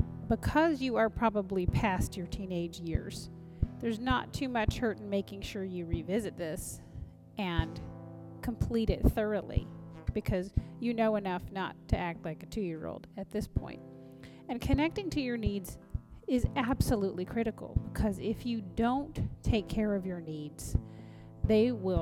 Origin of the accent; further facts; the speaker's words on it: the South, United States; accent: Southern; I grew up in the South, you can probably tell by the way I talk